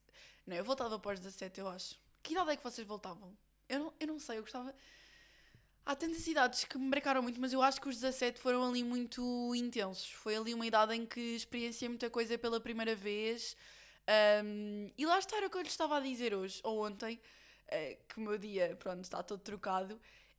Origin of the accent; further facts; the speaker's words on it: Lisbon, Portugal; eu conheço a Florença melhor do que Lisboa, que é a minha cidade natal, onde eu sempre vivi